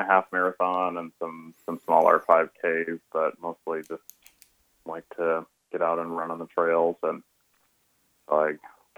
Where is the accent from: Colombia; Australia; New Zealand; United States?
United States; Texas; So I grew up in Texas and have been living in Texas ever since we graduated from vet school, but I've always had family up here.